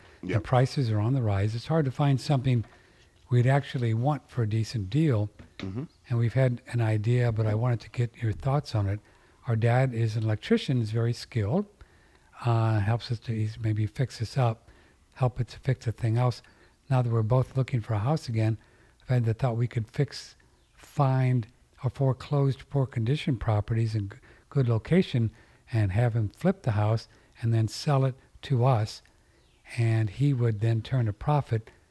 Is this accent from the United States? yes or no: yes; California, United States; I was born in California and lived here all my life over the past 60 years. I'm 71 now.